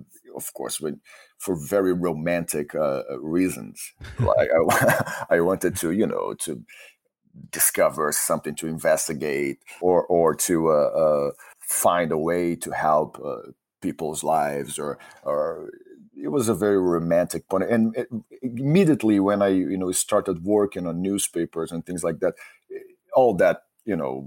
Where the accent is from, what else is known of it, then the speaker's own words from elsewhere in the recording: Salvador, Bahia, Brazil; now in abroad; Every time I go to Brazil and to my hometown, Salvador, we play and we record things.